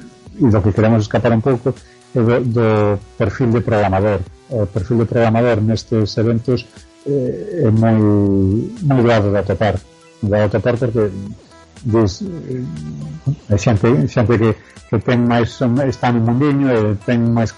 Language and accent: Galician; Pontevedra, Galicia, Spain; eu como pontevedrés estou convencido de que Pontevedra podría ter moito de dicir